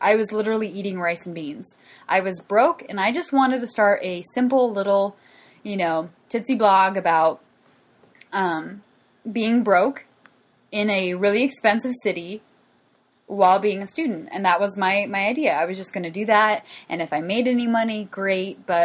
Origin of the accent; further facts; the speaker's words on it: West Coast, United States; now in Chicago, United States; Now, I'm not from Chicago originally. That's where I live now. I actually am from the West Coast